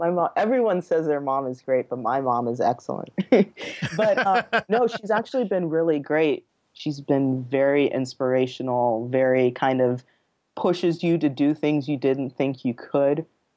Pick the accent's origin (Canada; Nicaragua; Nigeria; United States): Nigeria; born there; I mean, I'm from Nigeria. I was born there.